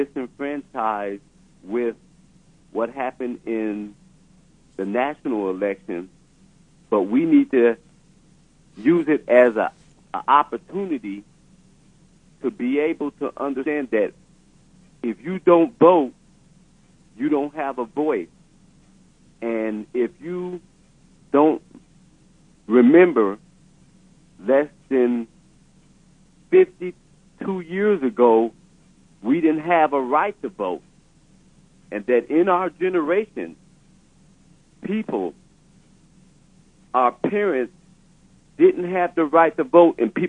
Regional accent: Urbana, Illinois, United States; born there; now in California, United States; I was born in Urbana, and now I live in California

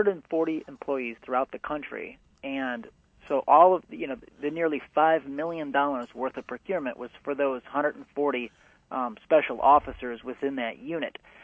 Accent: Illinois, United States; I'm from Illinois, so I'm pretty jaded

